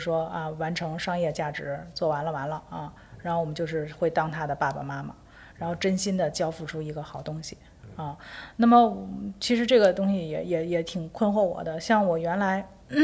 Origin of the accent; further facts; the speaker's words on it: Beijing, China; 我自己作为北京人呢，